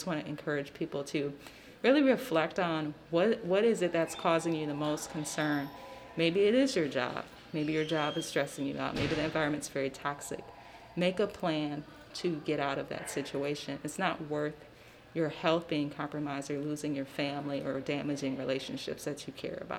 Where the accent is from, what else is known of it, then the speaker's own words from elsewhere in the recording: Milwaukee, Wisconsin, United States; I'm from Milwaukee, Sherman Park.